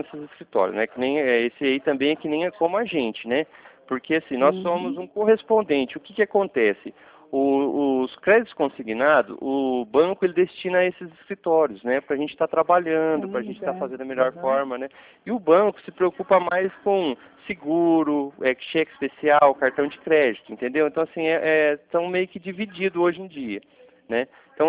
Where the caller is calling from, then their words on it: Cornélio Procópio, Paraná, Brazil; Ah, eu estou na cidade de Cornélio Procópio, Paraná, ao lado de Londrina.